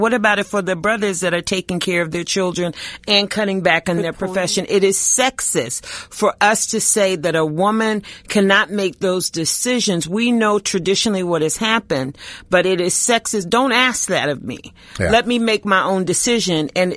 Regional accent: the South, United States; Yeah, I was born in the South and raised in the South. It was community.

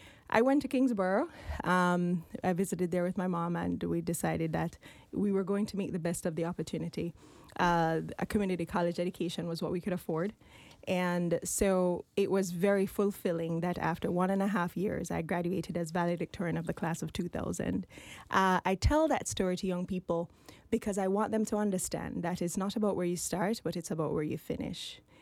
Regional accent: Jamaica; So I grew up on an island where we have a set of folks who are extremely ambitious. And if you want to talk about a stereotypical Jamaican, you can say that we all had 10 jobs.

